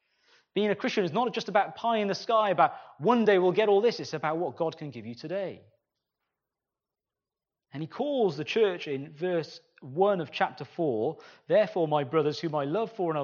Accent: Cardiff, Wales, United Kingdom; I'm a city boy, okay? I'm from Cardiff.

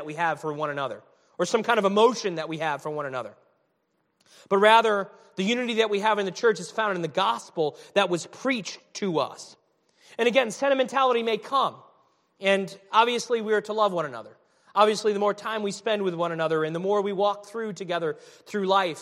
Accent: New England, United States; I'm in New England. I grew up in New England. I'm a New York Giants fan.

